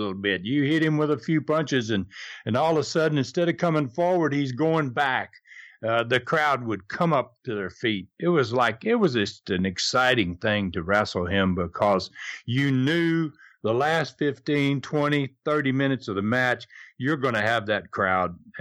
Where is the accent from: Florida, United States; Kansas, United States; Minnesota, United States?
Florida, United States; I really appreciate my home state there, Florida, and business is always good there, and it is home.